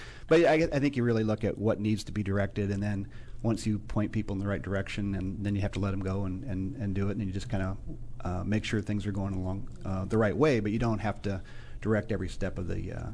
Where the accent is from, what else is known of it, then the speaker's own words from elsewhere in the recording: Iowa, United States; I grew up in Iowa, a small town in northern Iowa.